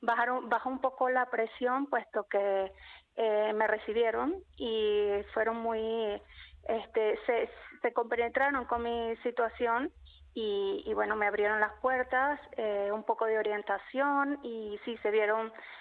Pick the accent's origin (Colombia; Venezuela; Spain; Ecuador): Venezuela; moved away as an adult; yo recientemente, el mes pasado, cumplí un año aquí en el país. Los primeros 6 meses, de verdad, fue un choque, ¿no?, porque vengo de Venezuela y hemos tenido que dar un cambio muy fuerte. Primera vez que visito este país.